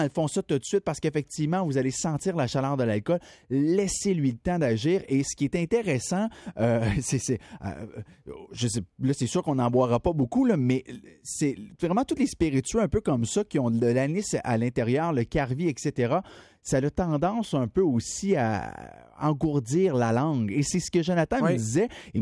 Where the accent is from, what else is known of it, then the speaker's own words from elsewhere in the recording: Quebec, Canada; c'est comme ça que le carvi a commencé à pousser par chez nous, au Québec, justement, sur le bord du Bas-Saint-Laurent.